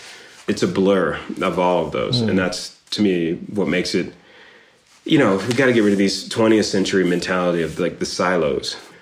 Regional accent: Washington, District of Columbia, United States; I grew up in Washington, D.C.

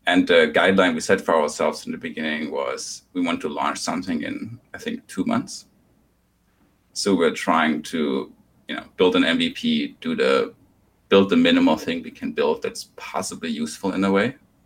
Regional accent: Germany; English is a second language; now in United States; I'm originally from Germany. You might identify that by my still pretty thick accent. Been in the States for a few years

